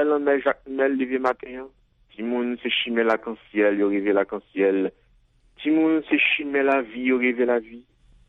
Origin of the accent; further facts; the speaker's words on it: Haiti; créole, là, c'est langue, moi. C'est langue maman, langue papa, langue ancêtre, moi, yo. Et c'est une langue qui permet tout exprimer en tant que créole, en tant qu'haïtien.